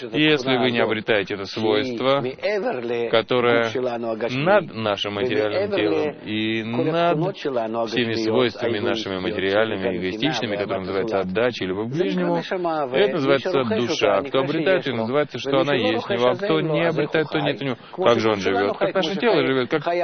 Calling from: Netanya, Central District, Israel; я из Натании.

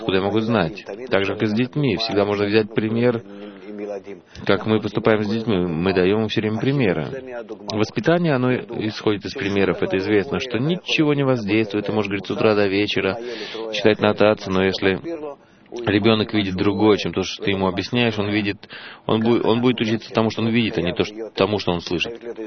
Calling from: Jerusalem, Jerusalem District, Israel; я из Иерусалима.

